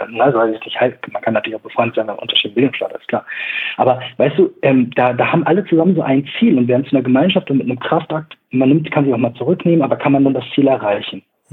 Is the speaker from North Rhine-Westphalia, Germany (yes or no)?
no; Braunschweig, Lower Saxony, Germany; ich komme auch aus Braunschweig.